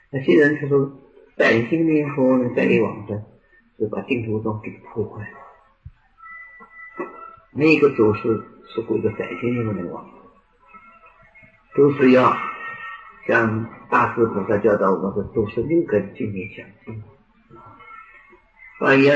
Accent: Zhenjiang, Jiangsu, China; 我小时候在镇江的。

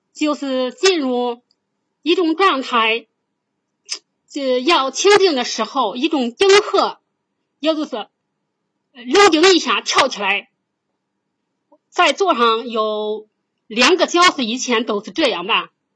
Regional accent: Shijiazhuang, Hebei, China; 我是石家庄的

